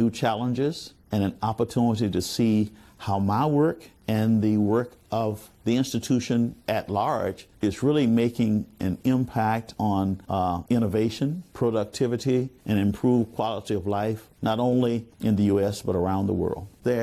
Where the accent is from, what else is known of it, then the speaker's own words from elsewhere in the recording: Birmingham, Alabama, United States; growing up in Birmingham, Alabama, in the late 50s and 60s, there were barriers.